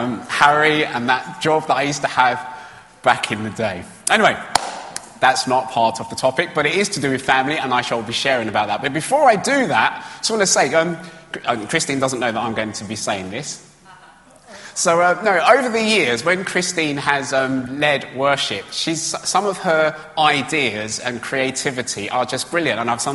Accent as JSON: {"language": "English", "region": "London", "country": "United Kingdom", "tie": "born or raised there", "said": "when I grew up in East London, and I had a part-time job at a market, Bethnal Green Market."}